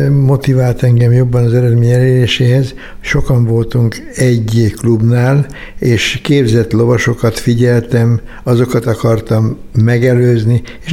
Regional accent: Kóka, Pest, Hungary; vissza kell mennem a születésemhez, 1944. Gyerekkoromban Kókán jártam az általános iskolát

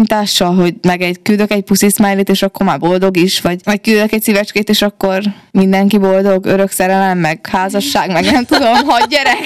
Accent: Subotica, Vojvodina, Serbia; ugye én szabadkai vagyok

